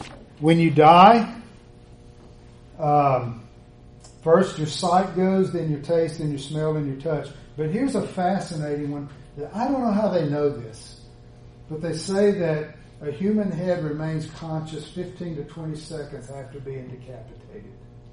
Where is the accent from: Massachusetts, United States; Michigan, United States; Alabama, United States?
Alabama, United States; also born or lived in Long Beach, California; The last was in Long Beach, California, for about 15 years. When I grew up in North Alabama, the greatest fear of people was